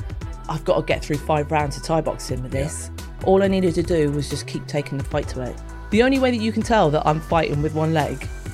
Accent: Bournemouth, South West England, United Kingdom; So I grew up in Wallerstown. That was the first 11 years of my life, council estate, and the Camford Avenue estate. And then the council moved us to East Howe, which is just an awful place to live in Bournemouth for me.

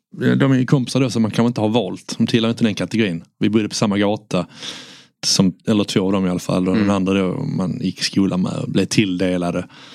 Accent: Landskrona, Skåne, Sweden; now in Stockholm, Sweden; de närmaste kompisarna jag har är från Skåne, från Landskrona där jag är ifrån.

